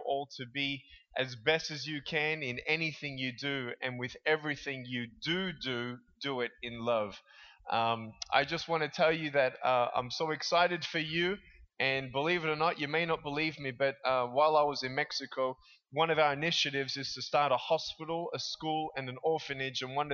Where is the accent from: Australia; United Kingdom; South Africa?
Australia; now in California, United States; and I'm originally from Australia. I now reside in California.